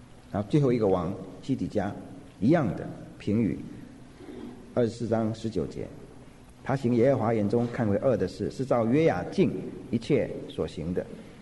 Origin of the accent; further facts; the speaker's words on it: China; 我们中国人永远在中国，改朝换代，我们人没有换，地方没有换，有人500年就在一个村庄里换了8个朝代，但是还是在同一个地方，我还是中国人。